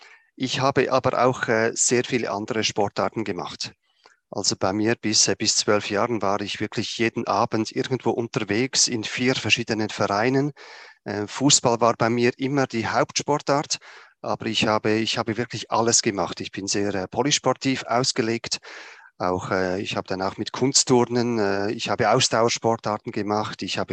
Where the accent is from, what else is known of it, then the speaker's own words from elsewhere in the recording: Switzerland; accent: Swiss dialect; Ich hoffe, ihr versteht mich und mein Dialekt. Wie man gut hört, komme ich aus der Schweiz, bin aktuell auch in der Schweiz.